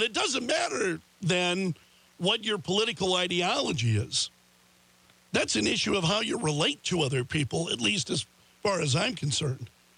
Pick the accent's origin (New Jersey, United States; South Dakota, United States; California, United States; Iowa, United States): South Dakota, United States; Sioux Falls; When I was a kid, I grew up just outside of Sioux Falls, and they were common.